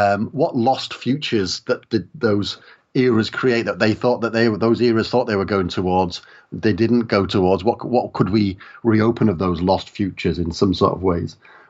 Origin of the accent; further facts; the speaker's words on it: Wales, United Kingdom; you know, I grew up in the South Wales valleys, and like, you know, in the 1930s and 40s